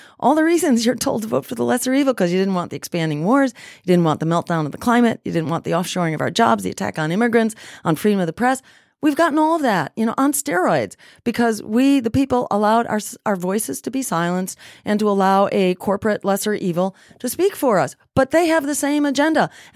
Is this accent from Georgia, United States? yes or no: no; Massachusetts, United States; We filed that bill in my home state in Massachusetts